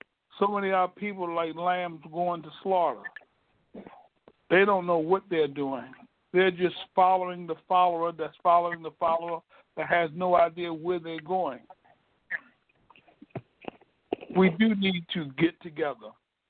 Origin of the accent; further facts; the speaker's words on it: Greenville, South Carolina, United States; you know I'm from Greenville, South Carolina, so by being from the South, and we've seen a whole lot of things